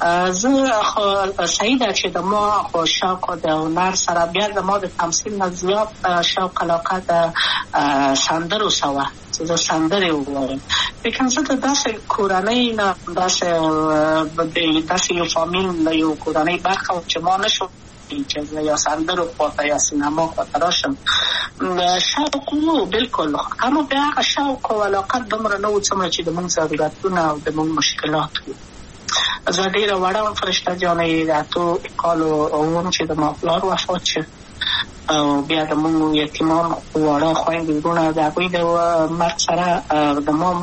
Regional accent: Kabul, Afghanistan; also born or lived in Wardak Province; زه خو اصلا د وردګو ولایت یم، د پلار مې د وردګو ولایت ته خلګن سره کېدلې، د کابل په تخته پل سیمه کې یم او لویا شویم کابل کې هم مکتب می دولسمه په کابل

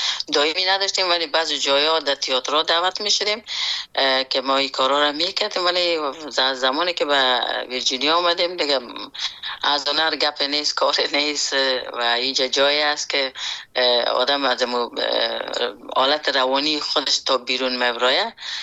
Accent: Afghanistan; born or raised there

